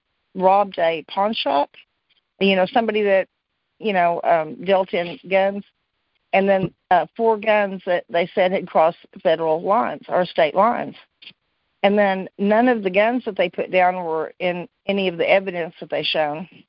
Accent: Oklahoma, United States; I'm from Oklahoma.

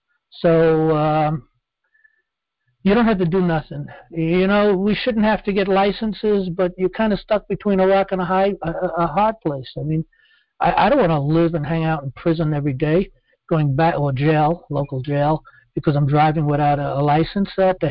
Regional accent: New York, United States; born there; I was born in New York. I like it in New York. I'm staying in New York.

